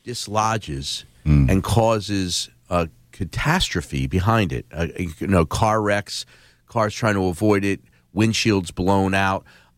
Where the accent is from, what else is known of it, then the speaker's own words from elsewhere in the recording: Philadelphia, Pennsylvania, United States; Yeah, when I grew up in Philly, it was the alley.